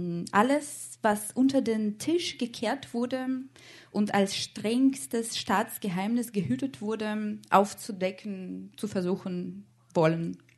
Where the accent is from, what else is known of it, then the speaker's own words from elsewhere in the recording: Moscow, Russia; Ich komme aus Moskau, aus der Hauptstadt.